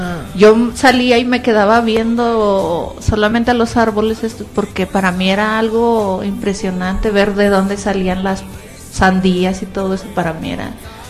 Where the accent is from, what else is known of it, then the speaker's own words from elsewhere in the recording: Mexico; yo soy de cerca de la Ciudad de México